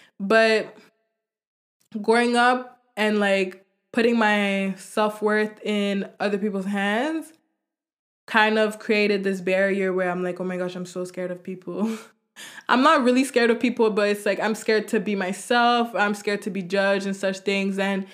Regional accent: Montreal, Quebec, Canada; if you want to be hood with it or whatever. I'm 22. I'm from Montreal.

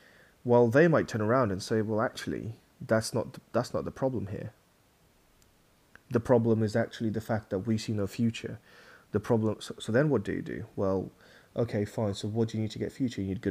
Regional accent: Kazakhstan; I come from Kazakhstan, which is morally and principally very different because we went through communism, etc., etc., and now we've got democracy.

